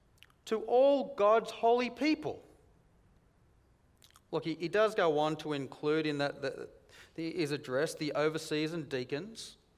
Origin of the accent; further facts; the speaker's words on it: Roxby Downs, South Australia, Australia; Whenever I tell people I'm from Roxby Downs, the response I normally get is, wow, must be hot.